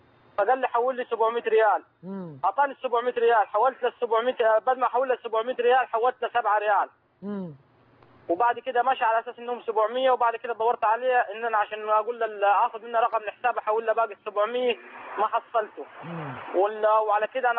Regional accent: Egypt; وانا مصري.

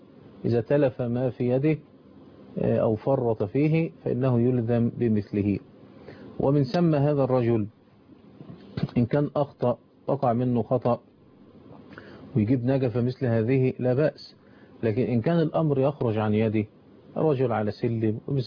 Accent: Egypt; كما كان الأمر عندنا في مصر.

